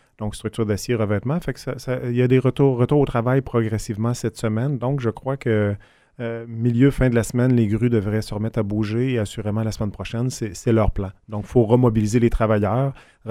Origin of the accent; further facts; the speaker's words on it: Gentilly, Quebec, Canada; Moi, j'ai grandi majoritairement à Gentilly. Donc, mes parents sont arrivés... je suis né en 69, on est arrivé en 70.